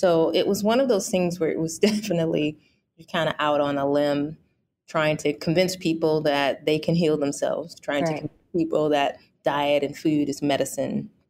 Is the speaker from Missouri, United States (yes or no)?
yes; St. Louis, Missouri, United States; I am born and raised in St. Louis. Mm-hmm. So I've been able to kind of go away and come back and go away and come back a few times and see the improvements.